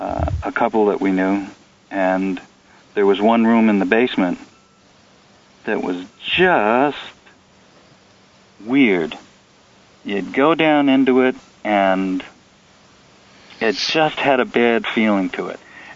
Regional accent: Brooklyn, New York, United States; I'm from Brooklyn, and it had an edge to me that got smoothed out in the rock tumbler.

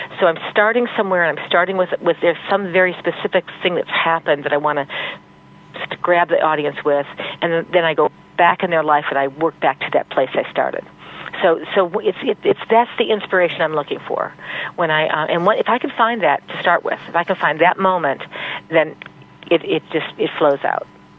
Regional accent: United States; Culturally, I'm a Christian because I'm an American and I grew up in that culture

